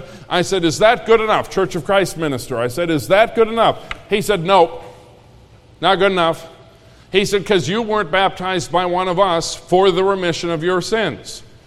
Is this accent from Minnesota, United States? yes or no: yes; Minnesota, United States; Now, where I grew up in Minnesota, the confusion was rife in Minnesota as to this point